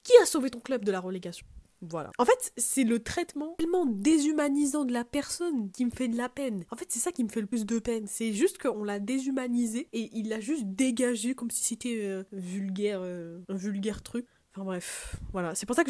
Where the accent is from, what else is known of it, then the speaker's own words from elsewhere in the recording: Marseille, Provence-Alpes-Côte d'Azur, France; Vous voyez, pour le coup, vous voyez, je suis marseillaise.